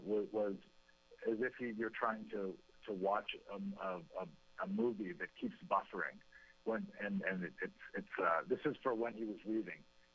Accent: Maine, United States; that was true of my name growing up in Maine, and just having a different name and having parents who came from a different country

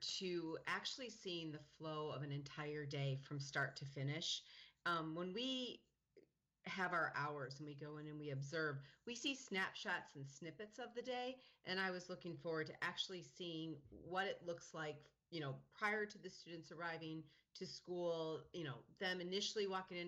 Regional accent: Pleasant Prairie, Wisconsin, United States; Yes, I'm from Pleasant Prairie

